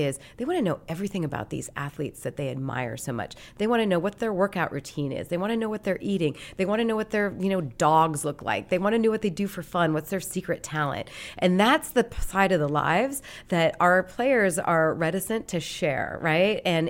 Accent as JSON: {"language": "English", "town": "Great Falls", "region": "Montana", "country": "United States", "tie": "born or raised there", "said": "So I grew up in Montana, and I grew up in Great Falls, which was the big city in Montana."}